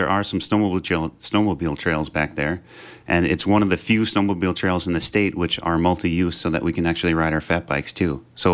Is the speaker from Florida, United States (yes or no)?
no; Chaska, Minnesota, United States; I come from Chaska, so our backyard is a wildlife refuge.